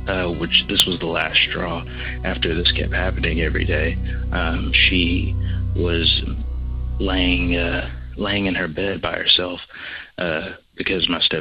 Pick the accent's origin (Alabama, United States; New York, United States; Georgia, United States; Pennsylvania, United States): Georgia, United States; I'm from Georgia.